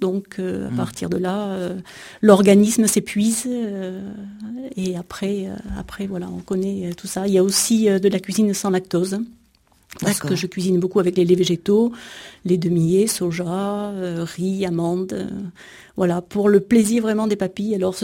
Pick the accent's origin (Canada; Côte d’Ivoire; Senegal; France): France; Provence-Alpes-Côte d'Azur; now in Aude, France; Je suis provençale d'origine